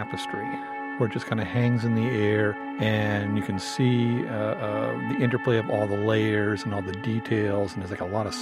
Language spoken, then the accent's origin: English; East Coast, United States; I grew up on the East Coast, and when I came out to the West, I was struck by the distance.